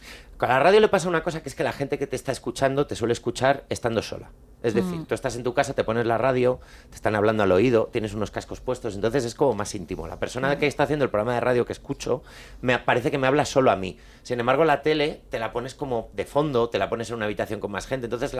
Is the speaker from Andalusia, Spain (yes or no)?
no; Valladolid, Castile and León, Spain; Claro, yo soy de Valladolid, yo me hago Madrid-Valladolid, me lo sé de memoria casi.